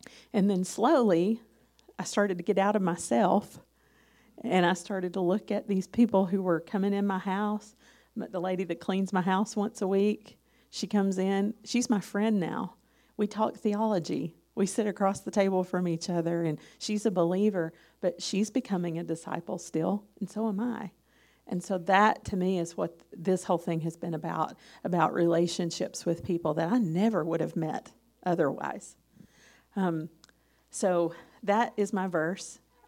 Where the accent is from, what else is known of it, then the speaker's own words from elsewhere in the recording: Tennessee, United States; now in Papua New Guinea; I'm a country girl. I was raised in East Tennessee.